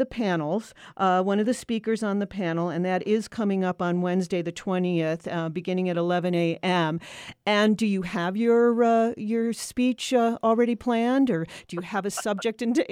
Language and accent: English; Los Angeles, California, United States; also born or lived in Chicago; I'm from big cities. I was from Los Angeles. I was from Chicago.